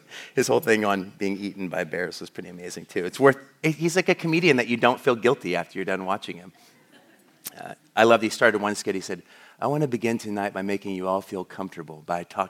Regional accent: Longview, Washington, United States; I grew up in Longview, Kelso. How many of you have been to Longview, Kelso?

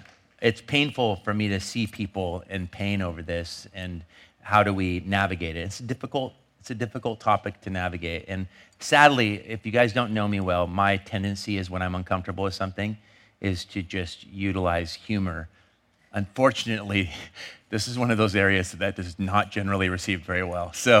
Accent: Longview, Washington, United States; also born or lived in Kelso; Those are my people, actually. I grew up in Longview, Kelso

